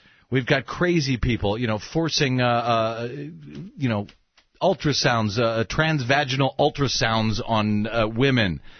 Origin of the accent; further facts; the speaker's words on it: St. Louis, Missouri, United States; I mean, it has been my hometown of St. Louis.